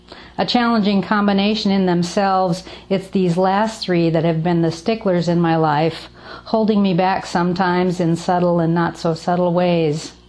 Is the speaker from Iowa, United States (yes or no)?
yes; Iowa, United States; I grew up in Iowa in a fairly dysfunctional but loving family.